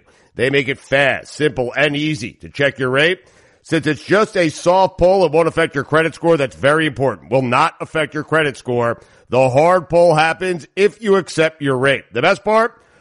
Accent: New York, United States; I grew up in Long Island, played Schreiber High School, lost in the state finals in my senior year, and then went to Clark University, Worcester, Massachusetts, and played lacrosse for 4 years there.

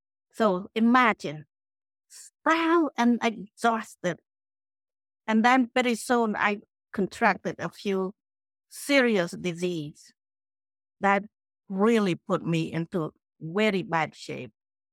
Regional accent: Cambodia; English is a second language; So I left my family behind and left my hometown. So I went to Phnom Penh to attend college. While I was away from home in 1975, the very bad thing happened to Cambodia.

